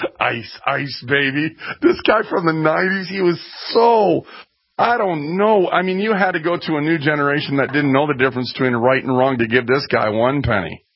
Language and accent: English; Minneapolis, Minnesota, United States; By the way, I came from North Minneapolis, so I understand that.